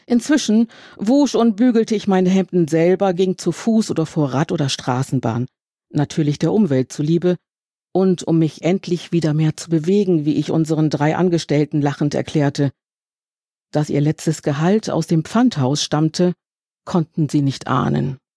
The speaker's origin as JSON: {"language": "German", "region": "Bremen", "country": "Germany", "said": "Ich bin Bremerin."}